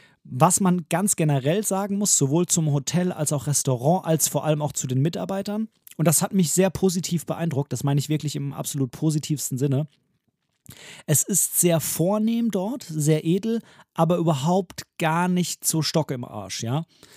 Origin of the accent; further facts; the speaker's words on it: Southern Germany, Germany; so wie ich das als ursprünglich Süddeutscher von Süddeutschland gewohnt bin